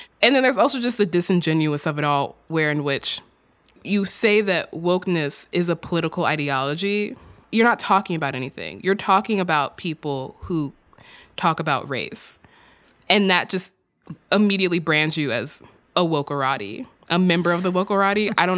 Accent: Texas, United States; In my home state of Texas

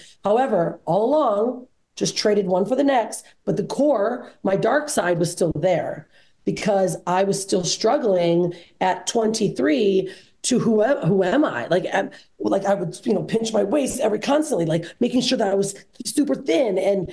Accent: Detroit, Michigan, United States; So what I did is I go to California from Michigan, so I'm from Detroit.

